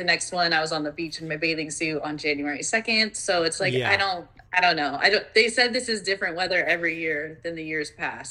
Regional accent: Lake Tahoe, California, United States; now in Portugal; I'm from Lake Tahoe, so that's just way too much snow and tourists that don't know how to drive and the black ice. And so I had to get out of there and move to Portugal, a small island closer to Morocco than mainland Portugal.

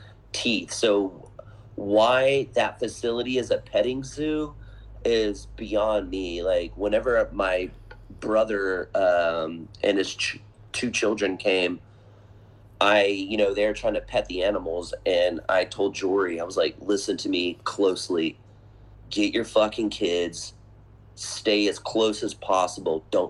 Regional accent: Pearland, Texas, United States; Growing up in Pearland off of Dixie Farm Road, we had farms and we had trees and woods. We had creeks.

